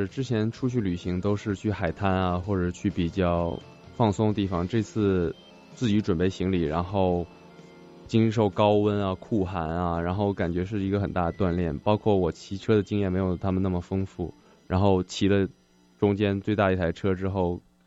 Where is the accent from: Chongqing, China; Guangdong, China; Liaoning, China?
Guangdong, China; 我还好了，我是广东人。